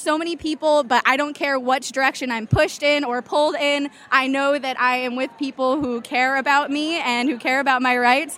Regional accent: Rhode Island, United States; I am from Rhode Island, and I am 23 years old.

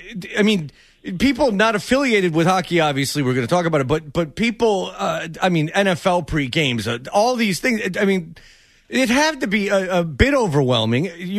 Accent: Farmington Hills, Michigan, United States; I'm from Farmington Hills, my friend, so don't...

